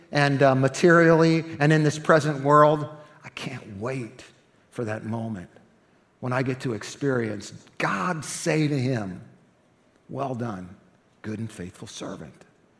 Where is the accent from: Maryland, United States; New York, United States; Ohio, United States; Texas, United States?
Ohio, United States; moved away; I'm from Ohio, right? I moved here 17 years ago.